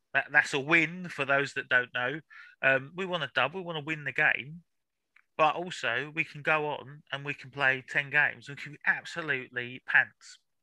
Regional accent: London, United Kingdom; I'm originally from London. I'm originally from North London.

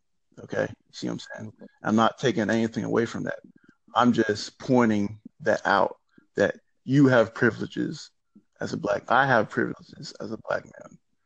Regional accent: Jamaica; And I'm Jamaican, the Caribbean, okay?

